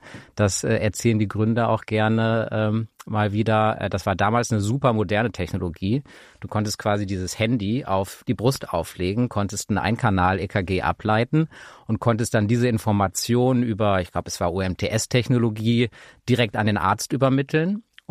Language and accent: German; Essen, North Rhine-Westphalia, Germany; now in Düsseldorf, Germany; Wohne in Düsseldorf mit meinem Partner, bin gebürtiger Essener, also Kind des Ruhrgebiets